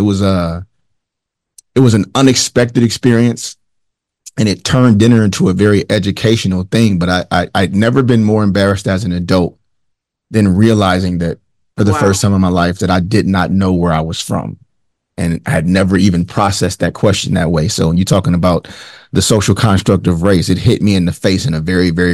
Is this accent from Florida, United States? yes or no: no; Detroit, Michigan, United States; You know, so where are you from, for 12 different people? And by the time it got to me, my answer was Detroit, Michigan.